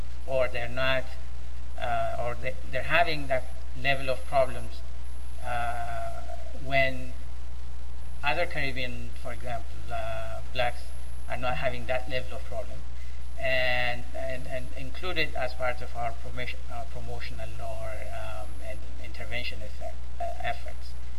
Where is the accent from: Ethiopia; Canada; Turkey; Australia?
Ethiopia; English is a second language; I'm from Ethiopia, and there are about 80 ethnic groups in Ethiopia.